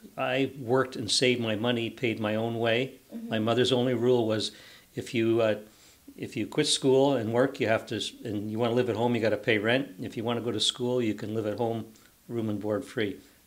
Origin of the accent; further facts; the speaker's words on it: London, Ontario, Canada; I'm 69 years old. I was born and raised in London, Ontario, and I'm a retired professional engineer.